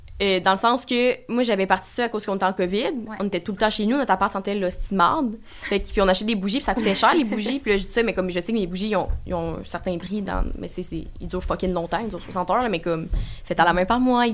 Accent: Quebec, Canada; accent: Bas-du-Fleuve; je parle pas anglais dans la vie, j'ai un accent du bas du fleuve

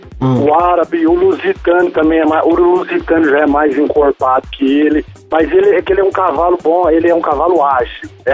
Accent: Minas Gerais, Brazil; eu sou do norte de Minas, né?

